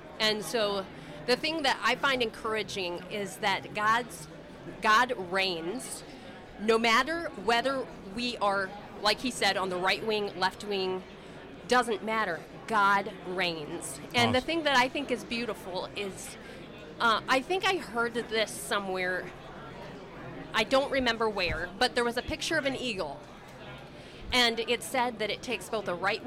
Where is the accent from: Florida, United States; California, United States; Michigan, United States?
Michigan, United States; Niles; Yeah, I'm from Niles, Michigan, but I'm connected with Evangel Heights United Methodist in South Bend.